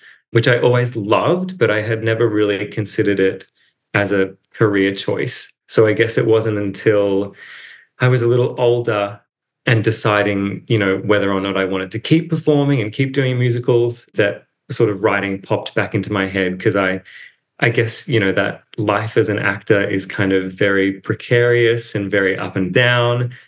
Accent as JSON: {"language": "English", "town": "Ballarat", "region": "Victoria", "country": "Australia", "tie": "born or raised there", "said": "as a teenager, I grew up in Ballarat, where all of my books are set."}